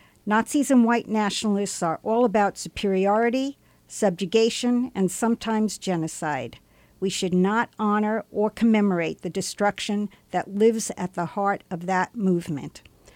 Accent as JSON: {"language": "English", "region": "New York", "country": "United States", "tie": "born or raised there", "said": "I grew up in New York seeing those photographs and film footage that other witnesses had taken."}